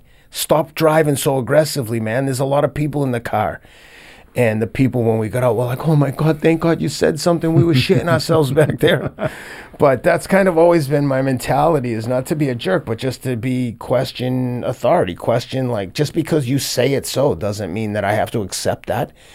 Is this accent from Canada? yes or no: no; United Kingdom; like what we were saying about being British, like I just always speak up.